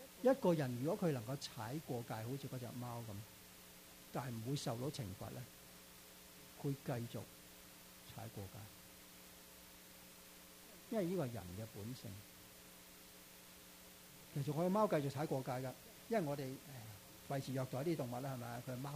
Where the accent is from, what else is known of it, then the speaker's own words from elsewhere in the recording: Florida, United States; 我只是想跑出線去 state tournament 啫嘛。我喺佛羅里達州長大啦。佛羅里達州好多好多黑人。